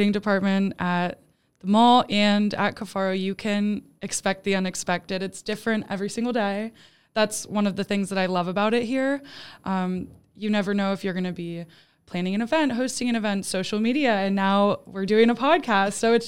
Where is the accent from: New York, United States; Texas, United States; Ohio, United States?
Ohio, United States; Youngstown; I did. I grew up in Youngstown, Ohio.